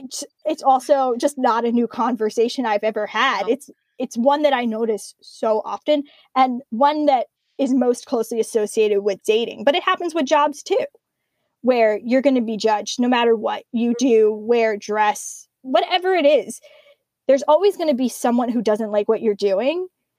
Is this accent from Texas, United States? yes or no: no; Five Towns, New York, United States; And I grew up in the Five Towns. And the Five Towns is literally a box in its own.